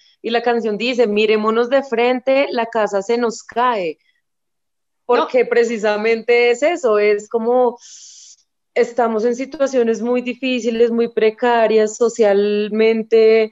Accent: Bogotá, Colombia; Nosotras somos bogotanas del interior del país, con otras costumbres y otros pensamientos totalmente diferentes.

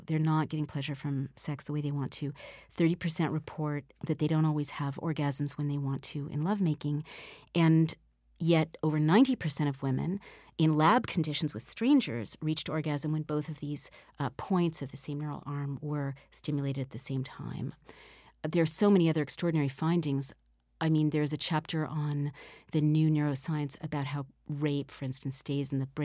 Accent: San Francisco, California, United States; And I also saw growing up in San Francisco, in the heart of the gay rights movement, that refusal to be shamed by their sexual identity

